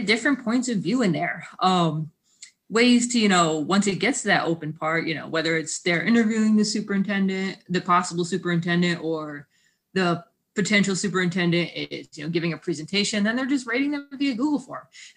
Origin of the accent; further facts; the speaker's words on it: Schenectady, New York, United States; So I grew up in Schenectady. I graduated from Schenectady High School in 2003. I left for college and then moved back to the city.